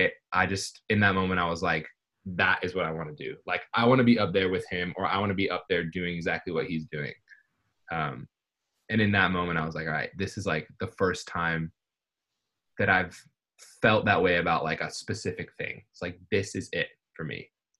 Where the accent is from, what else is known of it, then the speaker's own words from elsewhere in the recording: California, United States; I'm from the Bay Area, so like a little bit outside San Francisco.